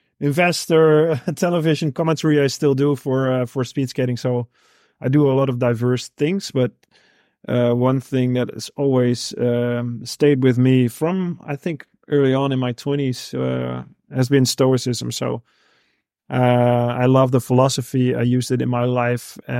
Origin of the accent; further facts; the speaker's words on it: Netherlands; I'm from Holland. I was an Olympian, a Dutch Olympic speed skater.